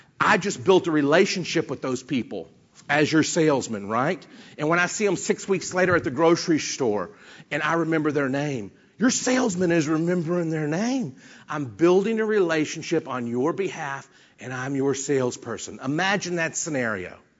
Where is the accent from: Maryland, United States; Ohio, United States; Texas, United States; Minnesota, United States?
Texas, United States; Dallas; I'm from Dallas.